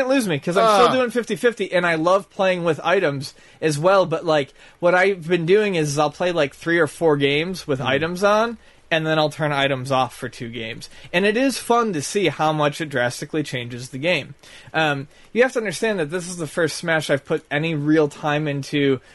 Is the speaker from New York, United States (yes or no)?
yes; Buffalo, New York, United States; Yeah, I'm from Buffalo.